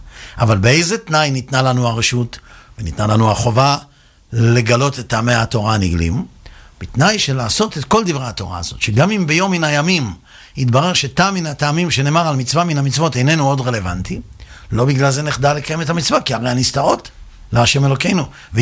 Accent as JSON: {"language": "Hebrew", "town": "Netanya", "region": "Central District", "country": "Israel", "tie": "born or raised there", "also_born_or_lived": "Tel Aviv", "said": "אני גדלתי בנתניה ולפני כן בתל אביב"}